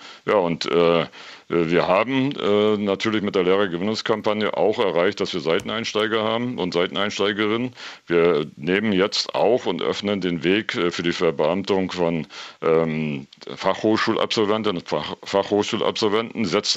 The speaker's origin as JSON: {"language": "German", "region": "Thuringia", "country": "Germany", "said": "Bei uns in Thüringen sind es eben Erfurt, Weimar, ist alles nicht so groß, die Städte"}